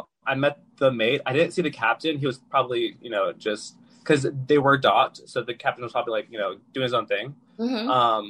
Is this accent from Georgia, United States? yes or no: yes; Atlanta, Georgia, United States; Well, I'm originally from Atlanta, so raised there in a military family. Kind of moved all over